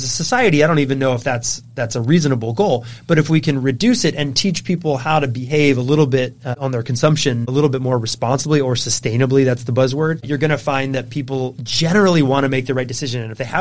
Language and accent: English; San Diego, California, United States; because I've always loved the outdoors, obviously growing up in San Diego, you're outdoors almost all year round